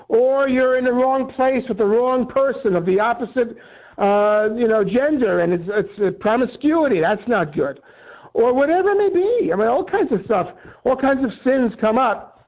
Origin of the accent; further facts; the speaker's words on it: United States; And I myself, as an American Jew, I'm living in New York